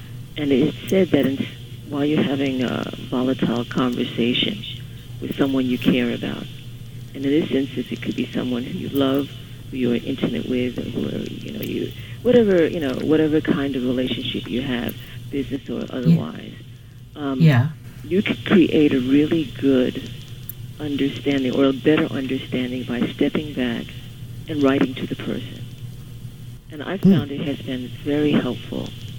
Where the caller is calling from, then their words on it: Brooklyn, New York, United States; Brooklyn.